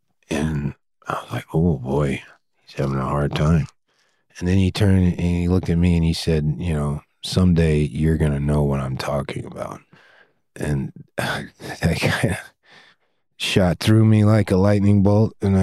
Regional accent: United States; my impulse to make this movie was born out of a realization I had about my feelings about being an American and living in this country

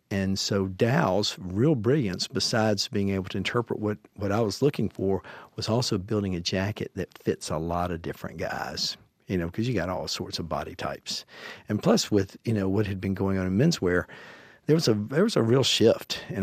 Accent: Mississippi, United States; I was a guy from Mississippi with not a lot of shekels, but I liked nice stuff.

